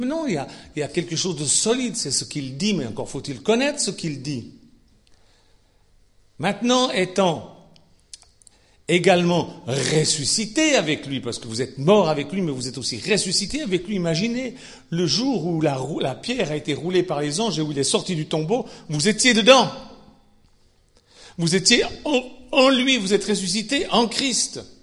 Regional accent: Switzerland; Chez nous, en Suisse, on dit, c'est la foi du charbonnier.

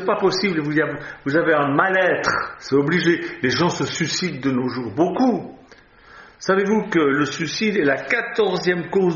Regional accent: Switzerland; Je dis votre président parce que je suis suisse.

